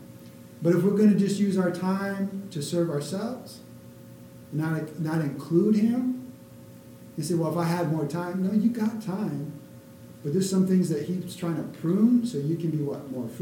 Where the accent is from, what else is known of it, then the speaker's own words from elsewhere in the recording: Minnesota, United States; I grew up in Minnesota.